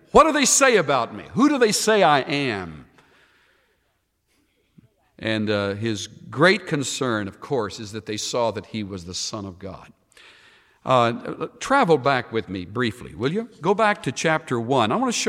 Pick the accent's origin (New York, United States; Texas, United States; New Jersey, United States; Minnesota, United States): Texas, United States; El Campo; Maybe you come from a town like Nazareth. I came from El Campo, Texas.